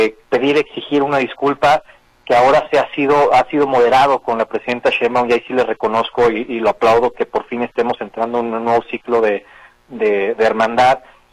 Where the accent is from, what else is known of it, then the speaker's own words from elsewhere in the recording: Mexico; pero para mí, como mexicano, se me hace mucho más vulgar